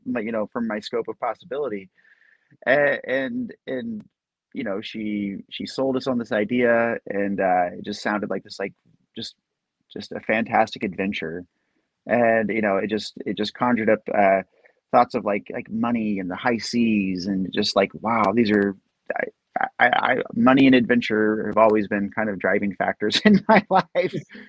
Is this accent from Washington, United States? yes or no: yes; Washington, United States; she was road tripping through Washington State, came through my hometown